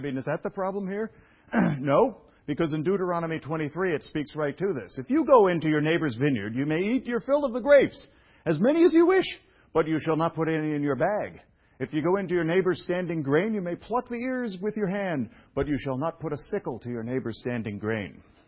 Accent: Brooklyn, New York, United States; I admit it, I'm from Brooklyn.

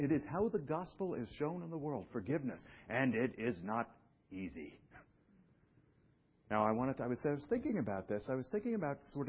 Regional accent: Brooklyn, New York, United States; The place I grew up in Brooklyn is now an artisanal place full of hipsters and sort of Ivy League types.

